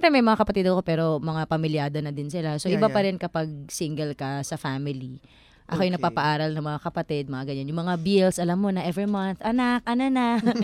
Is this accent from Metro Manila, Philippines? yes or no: no; Central Luzon, Philippines; also born or lived in Los Baños / Quezon; In fact, akala ng mga tao, taga-LB talaga ako. Pero ang totoo, tagsambales po ako.